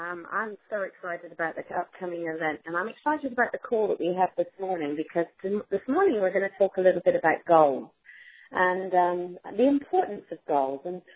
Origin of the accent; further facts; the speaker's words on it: United Kingdom; Of course, we have to watch that being British